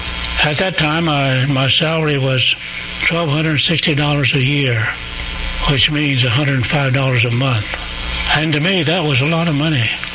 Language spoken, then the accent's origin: English; Washunga, Oklahoma, United States; born there; I was born on August 6, 1917. Born in Washanga, Oklahoma.